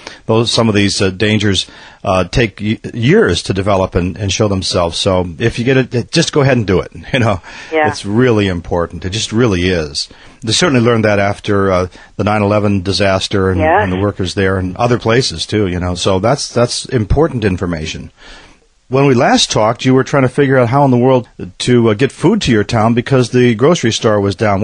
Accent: Midwest, United States; I can recall growing up in the Midwest, you never wanted to really stand out

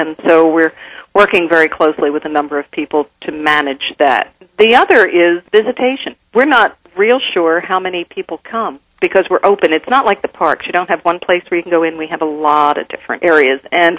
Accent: New Jersey, United States; someone showed up from, let's say, my hometown in New Jersey

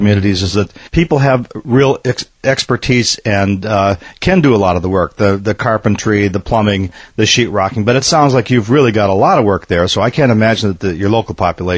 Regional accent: Midwest, United States; I can recall growing up in the Midwest, you never wanted to really stand out

